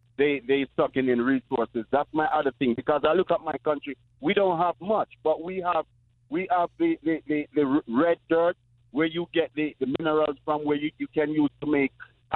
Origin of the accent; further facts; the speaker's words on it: Jamaica; In particular, my country, I'm from Jamaica, and I know they're doing a lot of road work down there and all that stuff.